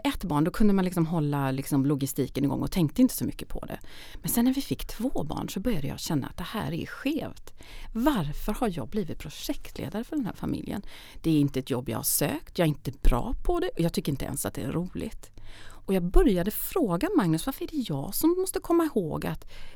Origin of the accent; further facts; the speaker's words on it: Myresjö, Jönköping County, Sweden; also born or lived in Köping; Jag växte upp i Myresjö, som låg mitt i bibelbältet. I en liten by som... säger man by? Det var 600 personer.